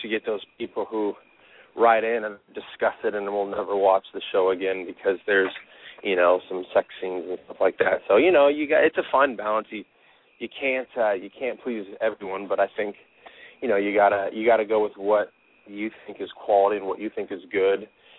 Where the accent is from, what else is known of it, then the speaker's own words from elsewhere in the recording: Colorado, United States; moved away as an adult; also born or lived in Los Angeles / Montreal; now in Canada; No, I'm U.S. I'm from Colorado originally, and then I moved out to Los Angeles after I graduated high school, but I have spent a lot of time in Canada because my first series I had, that filmed in Montreal, so I was in Montreal for 4 years